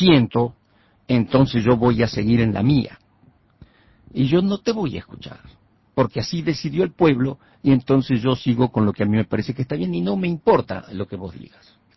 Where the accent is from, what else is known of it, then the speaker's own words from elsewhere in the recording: Uruguay; como uruguayos somos una pequeña aldea en un mundo muy vasto